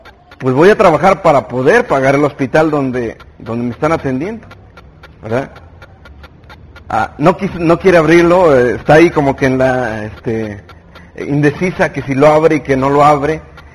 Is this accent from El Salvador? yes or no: no; Toluca, State of Mexico, Mexico; Vengo de Toluca, ni para Almazagua.